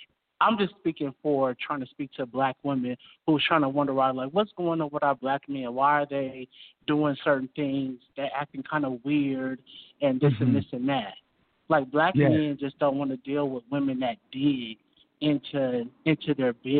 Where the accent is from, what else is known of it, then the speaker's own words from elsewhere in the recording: Seattle, Washington, United States; I'm from the West Coast. I'm from Seattle, Washington.